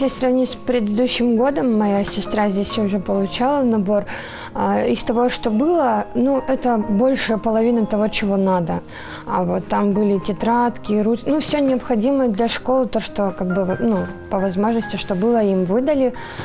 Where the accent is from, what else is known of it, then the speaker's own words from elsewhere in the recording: Donetsk Oblast, Ukraine; moved away; мы приехали из Украины, из Донецкой области.